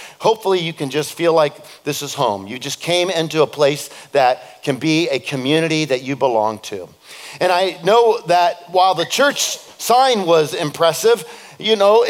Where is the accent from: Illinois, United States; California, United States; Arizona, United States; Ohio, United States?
California, United States; And that was part of what connected for me as a Californian. There wasn't a lot of church growing up.